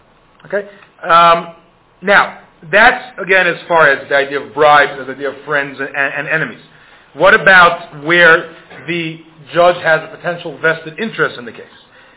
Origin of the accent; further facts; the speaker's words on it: New York, United States; now in Denver, United States; I'm from New York, where if you say hello, it's like, everything okay?